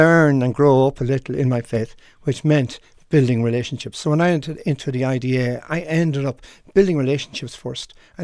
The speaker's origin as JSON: {"language": "English", "town": "Kells", "region": "Leinster", "country": "Ireland", "tie": "born or raised there", "said": "When I was growing up in Kells, County Meath, I had buck teeth"}